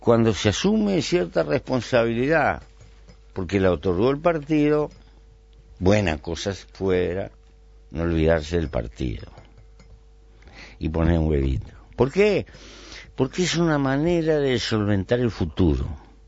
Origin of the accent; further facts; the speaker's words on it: Uruguay; Será un modo de ser que tenemos los uruguayos. Yo lo adoro a mi pueblo, ¿no?